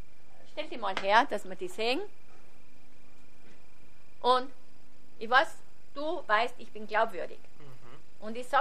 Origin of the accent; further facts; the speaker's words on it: Austria; Hey, das bringt uns als Österreicher Ehre.